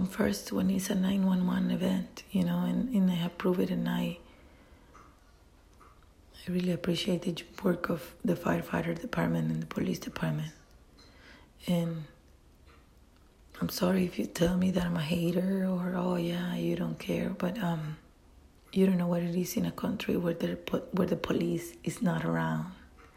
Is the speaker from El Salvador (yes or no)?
yes; El Salvador; English is a second language; my background is Latin American. I'm from El Salvador.